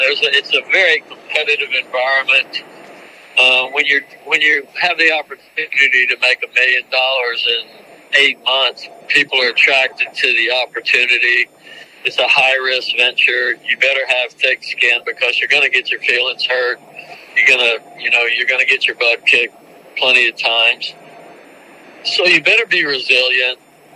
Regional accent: Baton Rouge, Louisiana, United States; I grew up in Baton Rouge, Louisiana. No horses in my childhood, no people in my family in the horse business.

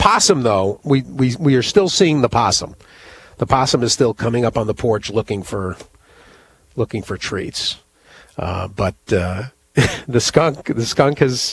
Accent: Manchester, Connecticut, United States; you know, I grew up in Manchester, Connecticut.

